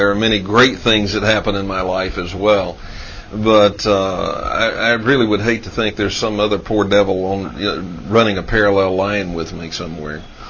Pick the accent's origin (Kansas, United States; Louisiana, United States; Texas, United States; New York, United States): Texas, United States; Dallas; I grew up in South Dallas, all right? So I know about it.